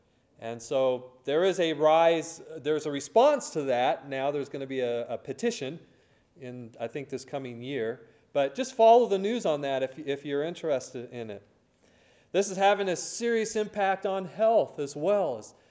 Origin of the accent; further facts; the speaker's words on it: Washington, United States; also born or lived in Denver, United States; I guess I should root for the Seattle Seahawks because they're from my home state of Washington, but who knows? We lived in Denver for a while also